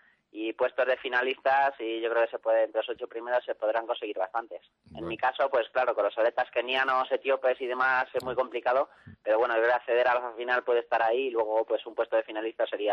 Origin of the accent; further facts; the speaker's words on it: Rivas-Vaciamadrid, Community of Madrid, Spain; Yo soy aquí de Rivas